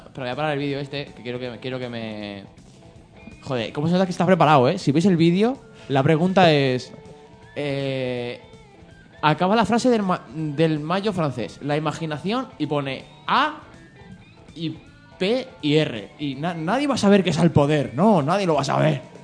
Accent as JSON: {"language": "Spanish", "town": "Leganés", "region": "Community of Madrid", "country": "Spain", "said": "no digas de aquí de Leganés, porque yo he llegado a estar en Barcelona y he dicho de aquí de Leganés."}